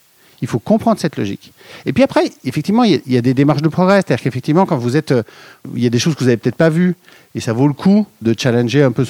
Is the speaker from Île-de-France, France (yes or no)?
no; Saint-Étienne, Auvergne-Rhône-Alpes, France; Oui, alors, moi, je suis originaire de Saint-Étienne.